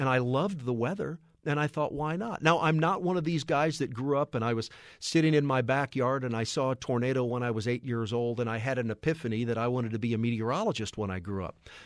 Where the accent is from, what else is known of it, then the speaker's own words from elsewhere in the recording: St. Louis, Missouri, United States; My brother, I'm from the St. Louis area.